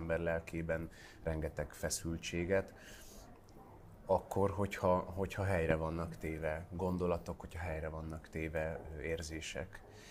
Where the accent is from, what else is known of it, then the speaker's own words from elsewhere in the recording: Pécs, Baranya, Hungary; Pécsett az én szülővárosomban.